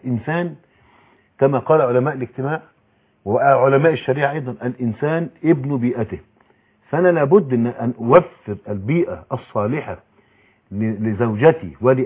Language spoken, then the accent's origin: Arabic; Egypt; ونحن كمصريين